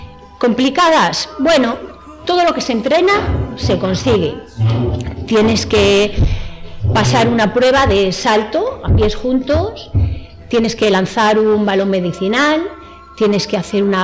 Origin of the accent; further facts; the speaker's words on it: Valladolid, Castile and León, Spain; born there; Pues yo nací aquí en Valladolid, en el año 1970.